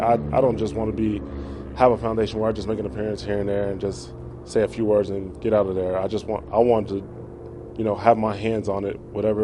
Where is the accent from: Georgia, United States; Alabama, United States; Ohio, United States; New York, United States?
Ohio, United States; Miamisburg; now in Denver, United States; I volunteered to be a TA back in the elementary and middle schools back in my hometown of Miamisburg, Ohio